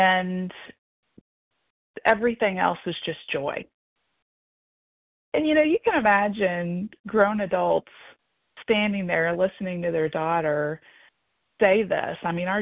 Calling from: Cincinnati, Ohio, United States; I'm calling from Cincinnati, Ohio.

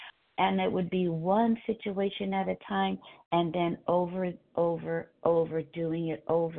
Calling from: California, United States; Thank you for remembering I'm from California.

